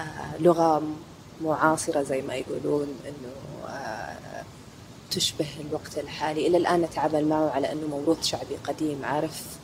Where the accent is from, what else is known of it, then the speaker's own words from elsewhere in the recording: Saudi Arabia; لأنه هو أكثر منطقة مهمة في في في الفن التشكيلي عندنا في السعودية